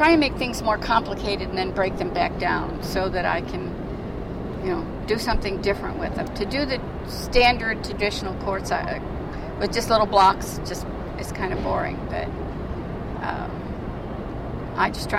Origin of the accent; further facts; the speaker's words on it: Niagara Falls, New York, United States; also born or lived in Gibsonia, Pennsylvania; now in Houston, United States; No, I was born in Pennsylvania, a little town called Gibsonia outside of Pittsburgh. But I grew up in Niagara Falls, New York. But I have been in Houston since 1974.